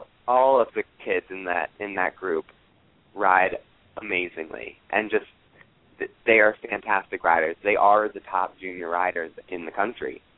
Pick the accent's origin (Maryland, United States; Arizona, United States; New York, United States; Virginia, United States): Maryland, United States; Columbia; I'm from Columbia, Maryland. So outside of Baltimore in Washington, D.C.